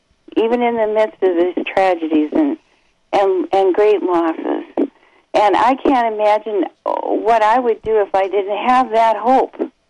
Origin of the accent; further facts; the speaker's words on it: Michigan, United States; Being that we're from the Upper Peninsula, they call us youpers up here.